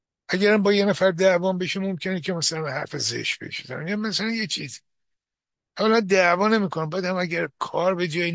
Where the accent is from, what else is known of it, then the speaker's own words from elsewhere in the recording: Tehran, Tehran Province, Iran; born there; منم تو جنوب شهر تهران به دنیا آمدم